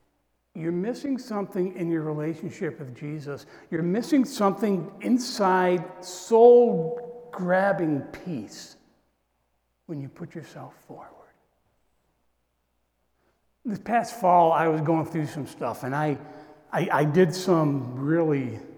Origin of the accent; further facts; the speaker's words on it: Morrisville, New York, United States; I grew up in Morrisville, New York. I'd go up to the college and watch the gun, the rifle team practice.